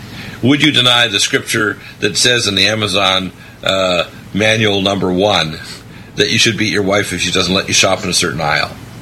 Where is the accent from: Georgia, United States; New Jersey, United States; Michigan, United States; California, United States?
Michigan, United States; Detroit; born there; Now, I know I was born in Detroit, and there's one town up there where they brought a lot of Iraqis in to build the Ford plants.